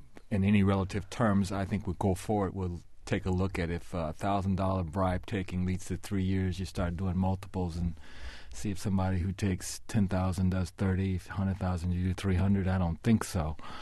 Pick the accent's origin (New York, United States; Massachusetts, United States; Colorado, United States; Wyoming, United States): Colorado, United States; Denver; I know in my hometown of Denver, where I grew up, it's been tried and it's worked pretty well.